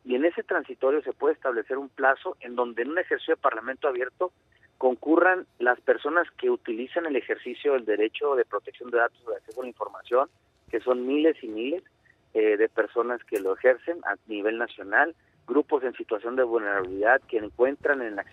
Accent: Mexico; yo no tengo la función de legislador, pero sí como mexicano, pues poder aportar

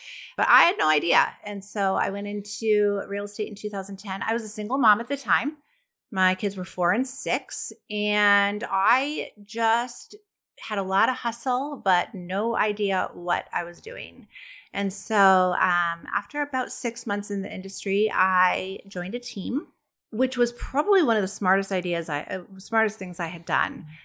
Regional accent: Michigan, United States; I am actually from West Michigan.

